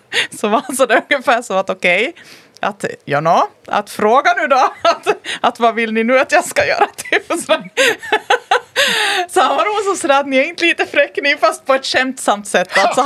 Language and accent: Swedish; Finland; Jag menar, vi är finlandssvenskar, en liten podd.